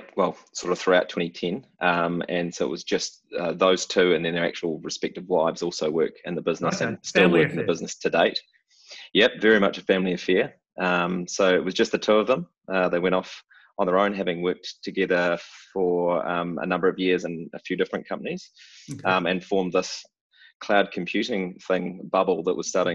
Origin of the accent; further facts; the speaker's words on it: Christchurch, Canterbury, New Zealand; I'm from Christchurch, New Zealand